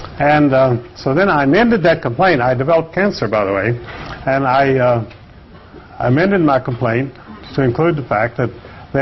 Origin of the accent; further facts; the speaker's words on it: Staunton, Virginia, United States; On July the 2nd, my hometown newspaper there in Stanton, Virginia, interviewed me.